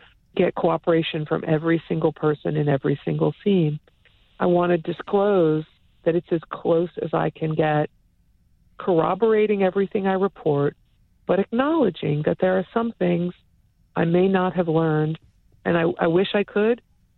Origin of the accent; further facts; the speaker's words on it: Upper Marlboro, Maryland, United States; Upper Marlboro, Maryland.